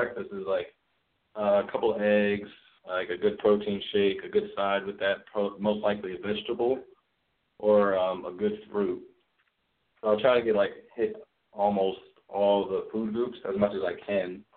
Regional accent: Tacoma, Washington, United States; born there; also born or lived in Frankfurt, Germany; I was born in Tacoma, Washington, and was there for only 2 weeks of my life. And and then moved to Frankfurt, Germany shortly after that and stayed in Germany until I was 7 years old.

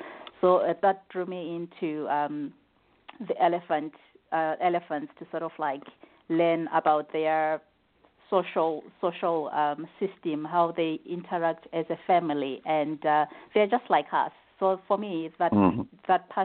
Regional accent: Zimbabwe; basically growing up in Zimbabwe, you're sort of like surrounded

